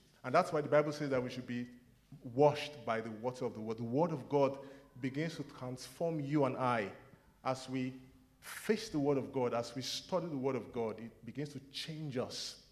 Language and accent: English; Nigeria; I am from West Africa. I've only been to the country next to Nigeria